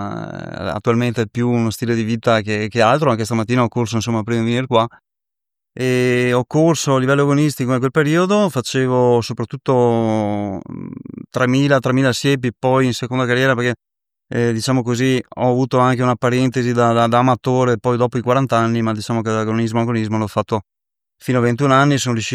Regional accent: Mestre, Veneto, Italy; born there; mio padre era di Goman e, insomma, io sono nato a Mestre, però, insomma, ecco, l'orgoglio, ecco, di sentirmi Agordino. Da sempre sono venuto qui in vacanza per anni

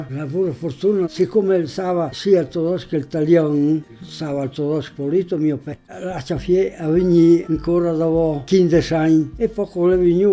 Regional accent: Sardinia, Italy; moved away as an adult; Mi sono nasus 22 di mei, sono sardo

